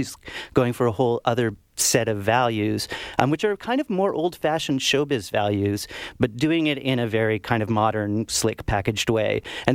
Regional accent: Canada; But I think it was also the fact that as a Canadian

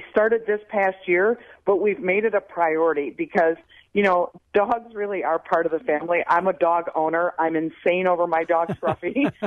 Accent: Beloit, Wisconsin, United States; I also invite you to my hometown, Beloit, to Beckman Mill, which is, you know, an old restored grist mill.

